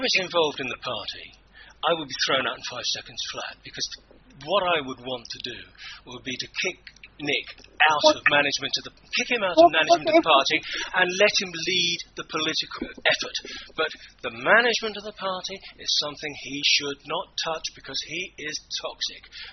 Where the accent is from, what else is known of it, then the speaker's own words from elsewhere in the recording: London, United Kingdom; I was brought up not very far, probably, from where you were brought up. I mean, I was brought up in South London. But I don't live there now.